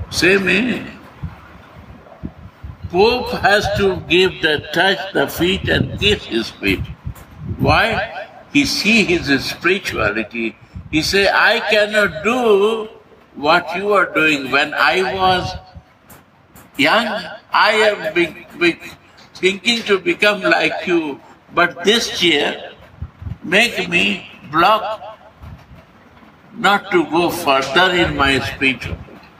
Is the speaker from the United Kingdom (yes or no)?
no; India; You see, I'm an Indian, right? Hindu.